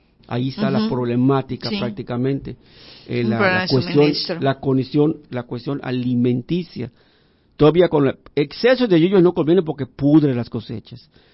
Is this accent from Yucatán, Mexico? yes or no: yes; Yucatán, Mexico; Pero ya luego, pues como buenos yucatecos nos volvemos a adaptar, ¿no?